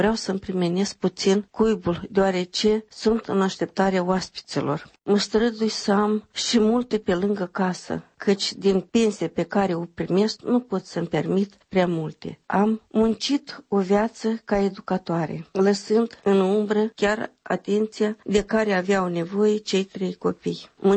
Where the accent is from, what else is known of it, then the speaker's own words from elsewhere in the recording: Dolna, Strășeni District, Moldova; m-am oprit în satul meu de Baștină Dolna, o localitate mică, dar așezată pitoresc